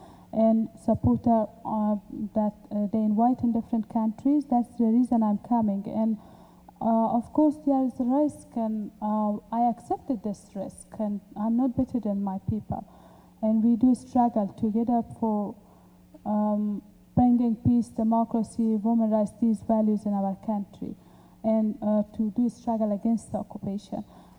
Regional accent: Afghanistan; I come from Afghanistan and will go back too.

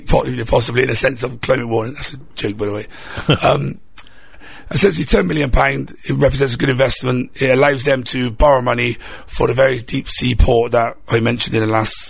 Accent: Lawrence Weston, South West England, United Kingdom; I grew up in Lance Weston, spent 28 years of my life there. Went to Lance Weston School, then on to Portway School, Community School. Always worked in Avonmouth

